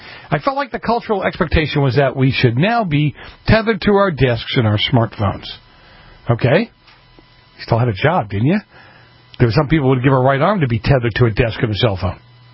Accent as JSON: {"language": "English", "town": "Boston", "region": "Massachusetts", "country": "United States", "tie": "born or raised there", "said": "I'm one of those people that I grew up in Boston."}